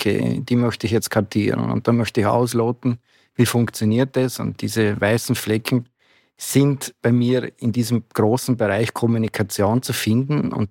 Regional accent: Vorarlberg, Austria; ich bin geborener und gelernter Vorarlberger. Das lässt sich nicht leugnen. Und um das in der Altersgruppe festzumachen, also meine Peer Group ist 60+ mittlerweile, also ich gehöre zu den ganz jungen 60ern

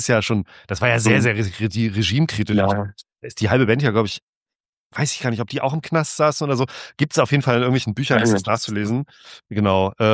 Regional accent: Germany; ich komme ja aus der DDR

